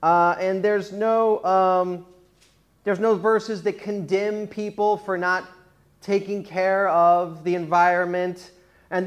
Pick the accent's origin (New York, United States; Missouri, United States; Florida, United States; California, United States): California, United States; Sylmar; They had a Sylmar fire. This is my hometown.